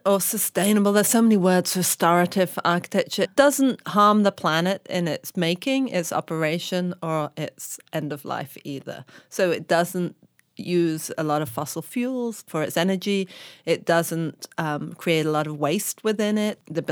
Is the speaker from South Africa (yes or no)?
no; England, United Kingdom; I grew up in England. And lots of hiking and camping. A lot of contact with nature growing up.